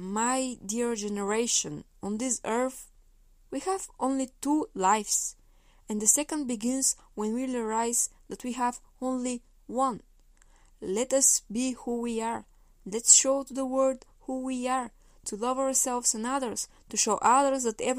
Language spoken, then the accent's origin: English; Bulgaria; English is a second language; and I'm from Bulgaria.